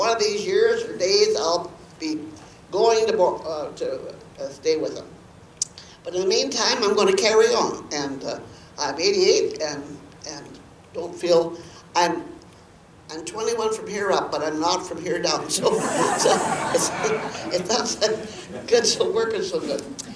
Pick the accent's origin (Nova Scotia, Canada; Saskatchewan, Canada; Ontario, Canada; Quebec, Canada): Ontario, Canada; Teeswater; born there; I was born in Teeswater, Ontario, if anybody heard of that. Just around the corner, down here, Bruce.